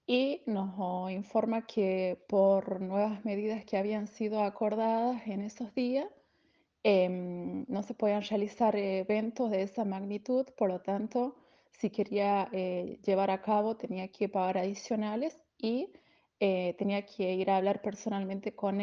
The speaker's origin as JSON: {"language": "Spanish", "town": "Vinchina", "region": "La Rioja", "country": "Argentina", "said": "actualmente estoy trabajando acá en la provincia de Santa Cruz, pero soy de La Rioja, de Vinchina. Mi familia toda está ahí en Vinchina"}